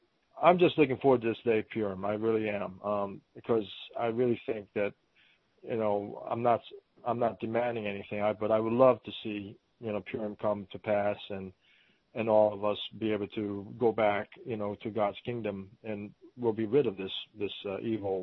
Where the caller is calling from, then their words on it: Baltimore, Maryland, United States; I'm calling from Baltimore.